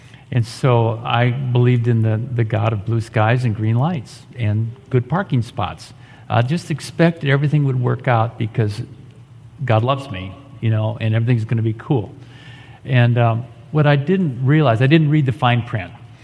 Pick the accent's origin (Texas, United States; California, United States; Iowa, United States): Iowa, United States; moved away as an adult; I had no desire to move to Vermont. I grew up in Iowa. I don't like winter. I don't like cold.